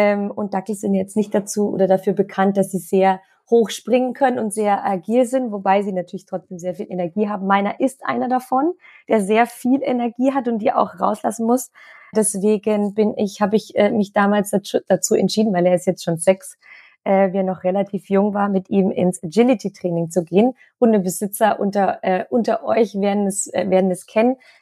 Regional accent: Nuremberg, Bavaria, Germany; born there; Hamburg gelebt, war richtig, richtig schön, aber ich bin jetzt wieder back to family and friends und wohne jetzt wieder in meiner Geburtsstadt im schönen Nürnberg.

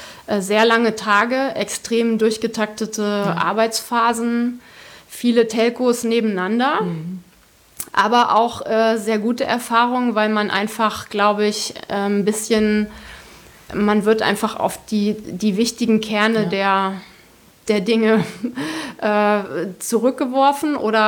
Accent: Hesse, Germany; ich komme wirklich aus dem Dorf im Zonenrandgebiet, wo diese Eigenschaften ganz besonders nochmal potenziert vorkommen. Aber wenn man einmal das Herz der Nordhessen gewonnen hat

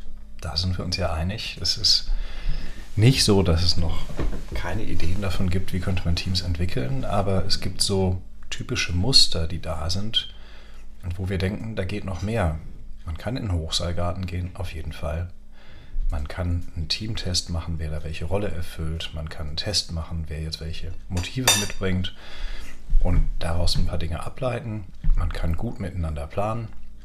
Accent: Cologne, North Rhine-Westphalia, Germany; born there; ich bin hier in Köln geboren, ich fühle mich hier nach wie vor sehr heimisch, obwohl ich mittlerweile in Münster arbeite

